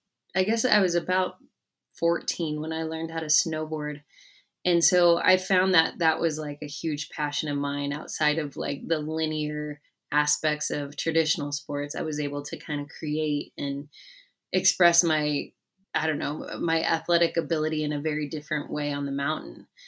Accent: New Mexico, United States; So I'm from Northern New Mexico

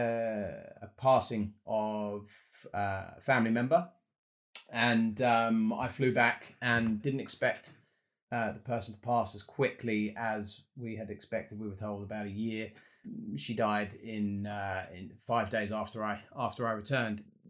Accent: London, United Kingdom; also born or lived in Sydney; So I'm originally from London. I moved to Sydney 7 years ago

